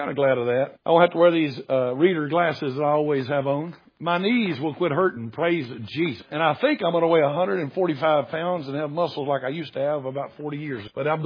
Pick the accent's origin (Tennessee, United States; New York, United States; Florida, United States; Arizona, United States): Tennessee, United States; I'm from Tennessee. That's fine to say that.